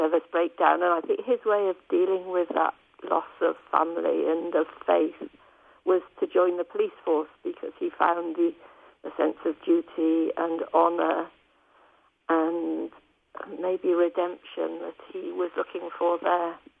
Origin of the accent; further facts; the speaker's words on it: Barnstaple, South West England, United Kingdom; I grew up in Barnstaple, which is the main town in North Devon. Okay. Still a small market town, not a city at all. But that's where I grew up there, yeah.